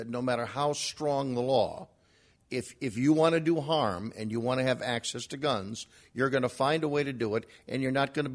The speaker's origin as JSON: {"language": "English", "town": "Chicago", "region": "Illinois", "country": "United States", "said": "from Chicago."}